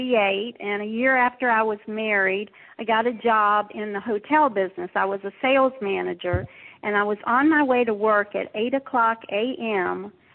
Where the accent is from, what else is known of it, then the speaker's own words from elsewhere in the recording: Little Rock, Arkansas, United States; Okay, well, I grew up in Little Rock, Arkansas. My dad was a newspaper editor, and he also owned a PR firm.